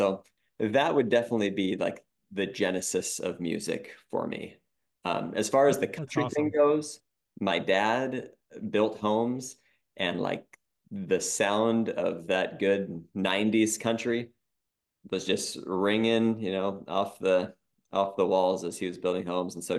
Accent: Juneau, Alaska, United States; now in Sitka, United States; So I was born and raised in Alaska, from Juneau originally. Now I live in Sitka.

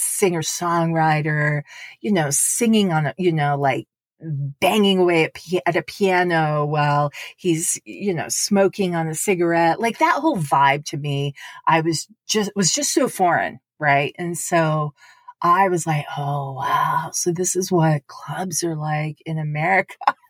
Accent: Japan; FEN, Far East Network, which was really the only American style radio and even music I had access to growing up in Japan.

